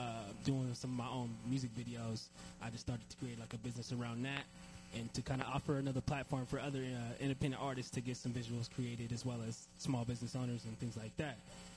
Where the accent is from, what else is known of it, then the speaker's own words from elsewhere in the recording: Portland, Oregon, United States; especially in Portland, Oregon. I'm born and raised in Portland here.